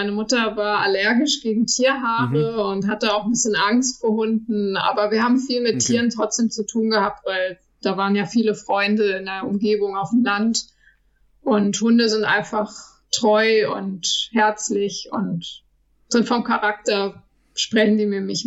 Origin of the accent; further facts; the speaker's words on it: Lüchow, Lower Saxony, Germany; Lüchow ist meine Heimat. Ich liebe Lüchow.